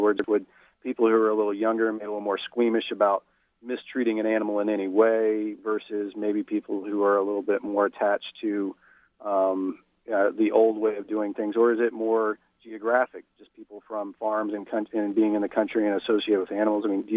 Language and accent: English; Texas, United States; Growing up in Texas, you get a little bit of the country, a little bit of the city point of view on how to treat animals and that sort of thing.